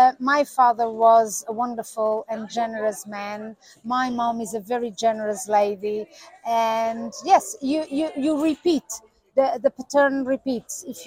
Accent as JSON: {"language": "English", "country": "South Africa", "tie": "born or raised there", "also_born_or_lived": "Africa", "said": "I born in Africa and I was brought up in South Africa"}